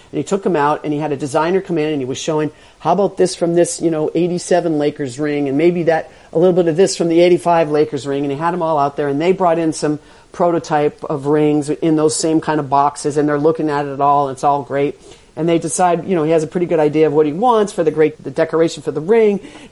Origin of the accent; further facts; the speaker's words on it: Boston, Massachusetts, United States; Pat Riley's always sort of had this joke about how I'm from Boston